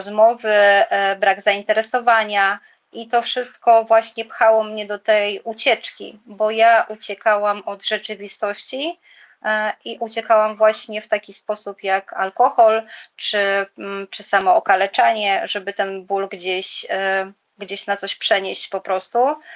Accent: Gliwice, Silesian Voivodeship, Poland; jestem osobą uzależnioną, pochodzę ze Śląska, z miejscowości Gliwice. Obecnie jestem na etapie przeprowadzki do Holandii, także te Gliwice są tylko tymczasowe.

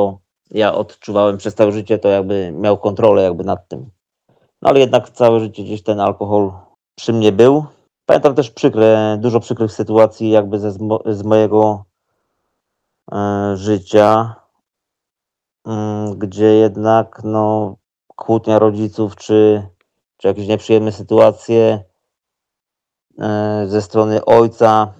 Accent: Ostrów Wielkopolski, Greater Poland Voivodeship, Poland; moved away as an adult; now in Toruń, Poland; ja pochodzę z Ostrowa Wielkopolskiego, jest to miasto w Wielkopolsce. Tam się wychowałem, mieszkałem całe 38 lat. Od ponad 2 lat, od około 2,5 roku mieszkam w innym mieście, a jest nim Toruń.

